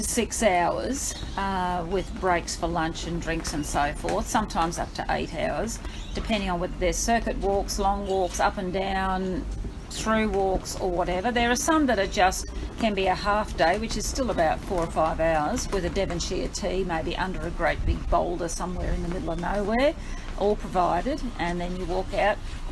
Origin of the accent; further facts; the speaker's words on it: Bundaberg, Queensland, Australia; also born or lived in Hobart; I went to school in Bundaberg because that's where I grew up. But I was born in Hobart